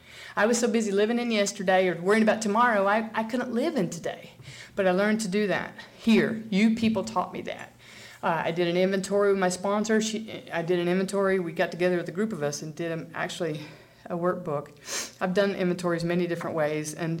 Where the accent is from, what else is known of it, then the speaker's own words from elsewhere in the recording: the South, United States; because I grew up in the South